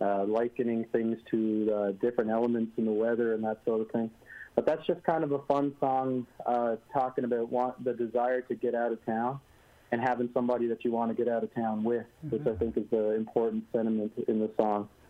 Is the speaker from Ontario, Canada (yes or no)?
no; Newfoundland and Labrador, Canada; And, I mean, we're three of us, like you said, are Inuit. We're from the Nunatsiavut region, which is the northern region of Labrador, and it's self-governed by the Labrador Inuit.